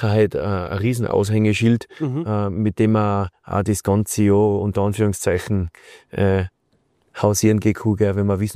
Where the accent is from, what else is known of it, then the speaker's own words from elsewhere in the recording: Tyrol, Austria; Bei uns in Tirol ist natürlich die Steirische schon weit verbreitet, bei die ganzen Musikanten.